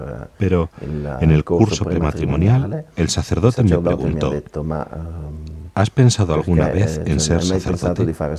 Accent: Salsomaggiore Terme, Emilia-Romagna, Italy; Soy de Salsomaggiore Terme Taviano, que se encuentra en la provincia de Parma, en el norte de Italia.

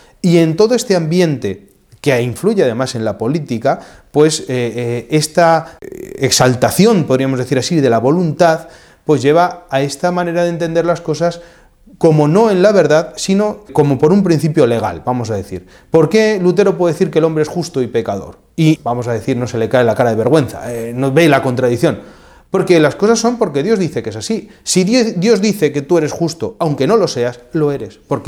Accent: Spain; nosotros, yo que soy español, ¿no?

